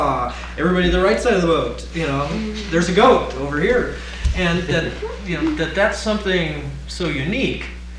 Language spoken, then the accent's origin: English; Chicago, Illinois, United States; also born or lived in Greeley, Colorado; growing up in Chicago area and coming out here, and even on this trip, and being from Greeley, Colorado, cattle country